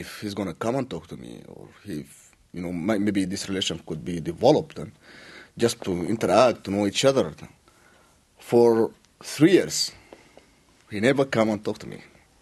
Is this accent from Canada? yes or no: no; Sudan; English is a second language; now in Sioux Falls, United States; I'm originally from Sudan. I've been in Sioux Falls since 2001.